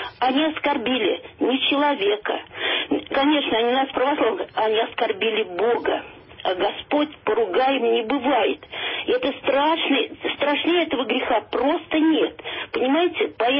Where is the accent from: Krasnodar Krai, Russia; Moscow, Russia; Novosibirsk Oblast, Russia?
Moscow, Russia; Я из Москвы.